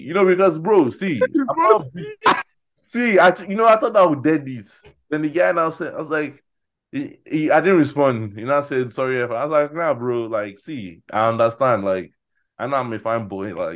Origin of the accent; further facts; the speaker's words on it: Dallas, Texas, United States; oh, yeah, man, I'm from Dallas, nice to meet you